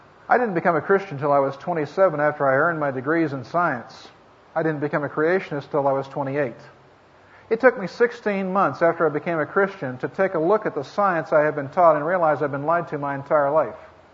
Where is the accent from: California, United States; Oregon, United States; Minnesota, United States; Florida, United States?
California, United States; born there; Now, I am actually originally from California. That's where I was born.